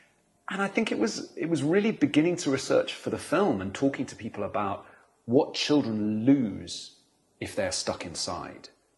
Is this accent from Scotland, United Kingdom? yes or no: no; Canterbury, South East England, United Kingdom; I'm from Canterbury in Kent, which is, you know, a smallish city in the southeast of the UK.